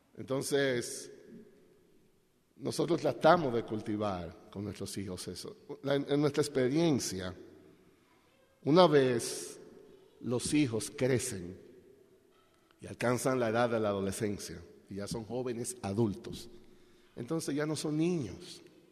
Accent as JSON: {"language": "Spanish", "country": "Dominican Republic", "said": "Nosotros somos de la República Dominicana."}